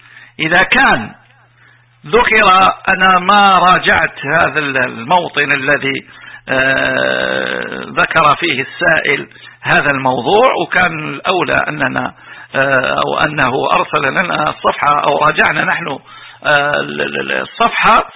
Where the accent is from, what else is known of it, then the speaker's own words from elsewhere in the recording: Algeria; وهذا لا أدري إذا كان موجود عندنا في الجزائر أو لا